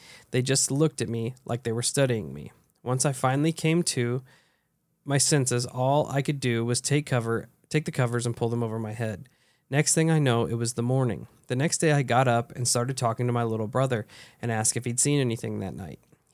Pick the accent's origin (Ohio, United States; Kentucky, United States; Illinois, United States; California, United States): Illinois, United States; Carmi; Anyway, I grew up in Southern Illinois in a little town called Carmi.